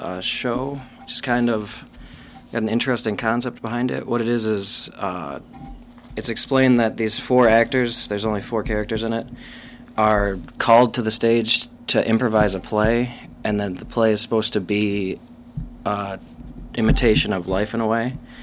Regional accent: Redford, Michigan, United States; I was looking for a college in the area. I'm from Redford.

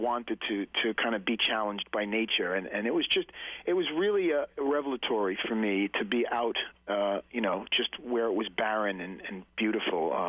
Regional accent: New York City, New York, United States; I'm from New York City, so it was great to be out in nature like

